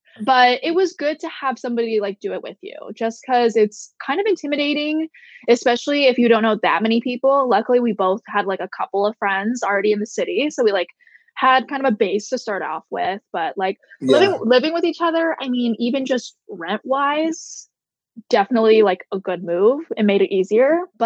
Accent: Midwest, United States; Growing up in the Midwest, like we are not used to living in 400 square feet.

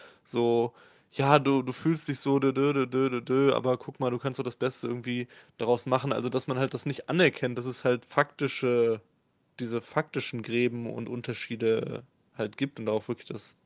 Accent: West Germany, Germany; jetzt halt als Wessi in Ostdeutschen zu verbessern in dieser Frage

